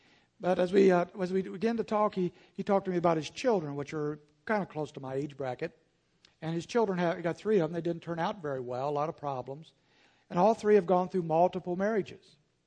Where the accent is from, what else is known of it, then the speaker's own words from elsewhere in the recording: Indiana, United States; we'll visit back where I grew up in Indiana.